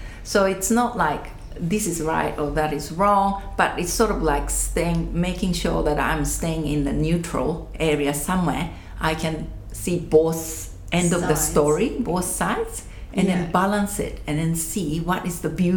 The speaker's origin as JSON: {"language": "English", "country": "Japan", "said": "I remember I lived in the college, the dormitory. And of course, I came from Japan."}